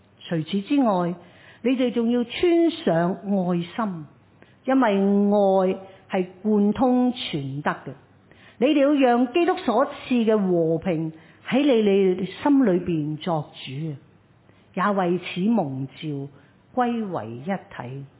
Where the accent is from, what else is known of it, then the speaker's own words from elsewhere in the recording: China; 就好像我们中国人所说，你收下把口啦